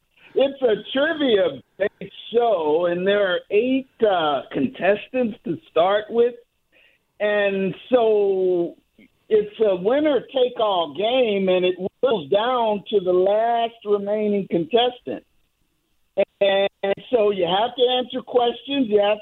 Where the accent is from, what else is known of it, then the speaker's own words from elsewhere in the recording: St. Louis, Missouri, United States; moved away as an adult; now in Los Angeles, United States; Well, I was born and raised in St. Louis. Lived there up until I graduated high school and left for college. And so I'm currently living in Los Angeles.